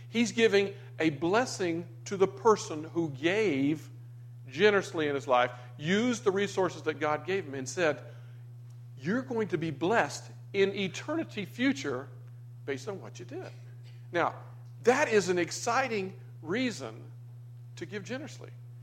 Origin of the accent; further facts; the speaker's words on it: Florida, United States; I never wanted to be a roofer because I grew up in Florida.